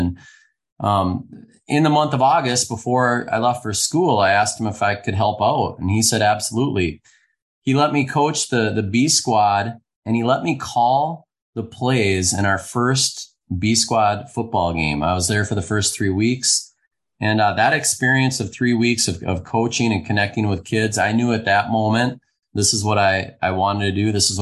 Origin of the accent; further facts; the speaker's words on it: Minnesota, United States; Yeah, well, I grew up in the Twin Cities area, the home of hockey.